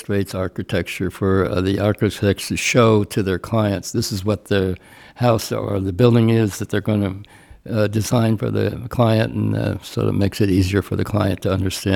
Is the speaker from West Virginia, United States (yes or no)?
no; New Jersey, United States; I grew up in New Jersey, right next to the Watchung Reservation, which is many square miles of forest.